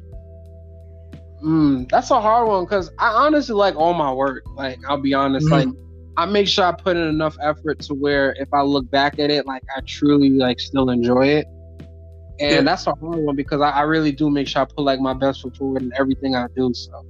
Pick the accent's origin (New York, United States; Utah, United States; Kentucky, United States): New York, United States; also born or lived in Florida; So I'm originally from New York, and I was doing graphic design